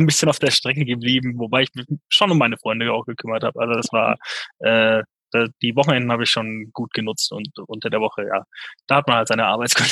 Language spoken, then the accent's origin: German; Munich, Bavaria, Germany; ich bin 34 und ich komme aus München.